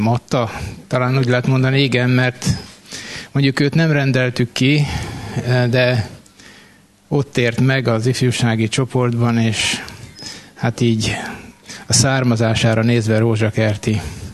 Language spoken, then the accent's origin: Hungarian; Békés, Hungary; Egy városból származtunk, én is békési vagyok. A szüleim mind a két oldalról